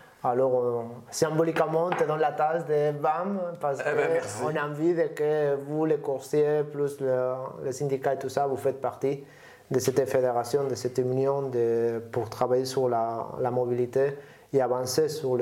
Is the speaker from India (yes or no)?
no; Spain; French is a second language; je suis espagnol, tu le sais bien.